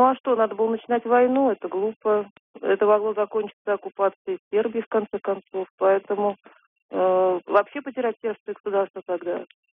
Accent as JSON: {"language": "Russian", "region": "Moscow", "country": "Russia", "said": "я из Москвы."}